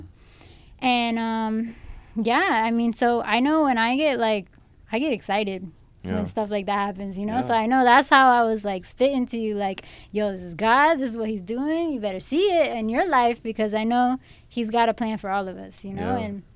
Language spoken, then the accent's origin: English; Lakeland, United States; Yeah. So I'm from Lakeland originally.